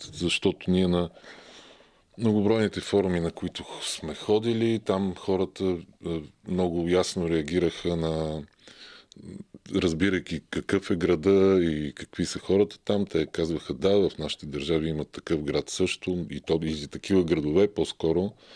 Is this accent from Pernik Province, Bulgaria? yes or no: yes; Pernik, Pernik Province, Bulgaria; Първо, защото това е моя роден град и ме вълнува съдбата на родния ми град